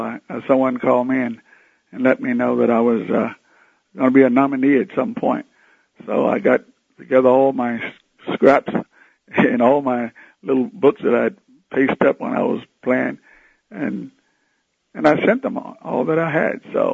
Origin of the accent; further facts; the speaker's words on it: Waco, Texas, United States; also born or lived in Compton, California; No, I came from Waco, Texas. But I got no scholarships offers at big schools, major schools here in Texas. So I went to California, Compton.